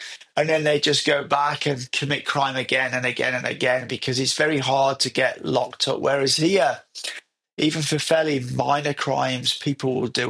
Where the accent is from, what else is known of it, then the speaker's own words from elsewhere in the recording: England, United Kingdom; now in China; And actually, when they know I'm English, they want to practice their English with me.